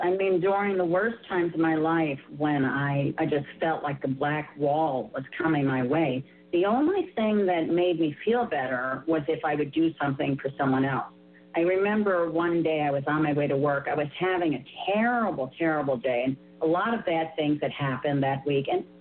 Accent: New York City, New York, United States; So I'm a New Yorker.

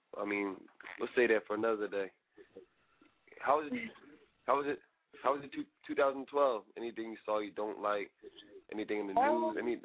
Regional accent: Philadelphia, Pennsylvania, United States; North Philadelphia, you know.

